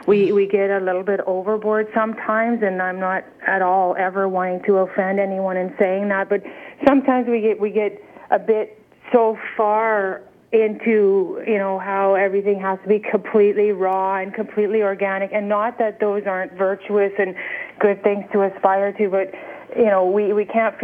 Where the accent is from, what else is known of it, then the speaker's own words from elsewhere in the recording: Saskatchewan, Canada; also born or lived in Alberta / British Columbia; I grew up in Saskatchewan, but I've worked in Saskatchewan and Alberta and BC